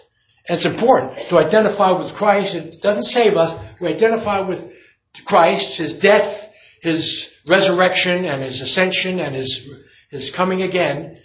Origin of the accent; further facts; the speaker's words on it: Short Hills, New Jersey, United States; You know, I didn't come from wealth. I came from Jewish Short Hills. All my friends, rich, you know, summer homes, you know, camp, Florida, skiing, everything. I had nothing. I mean, we were middle class.